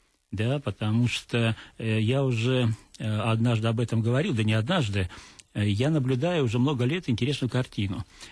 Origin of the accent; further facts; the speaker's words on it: Saint Petersburg, Russia; как в моем родном городе Петербурге